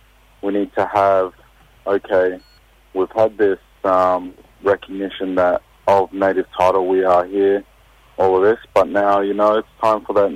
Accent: Mer Island, Queensland, Australia; I'm from Mare Island, and my family reside in Laugh Village.

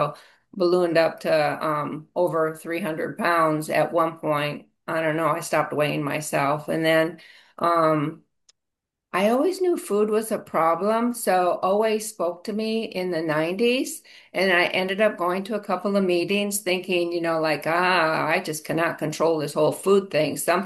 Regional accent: Minnesota, United States; There was a lot of craziness in the household where I grew up in Minnesota.

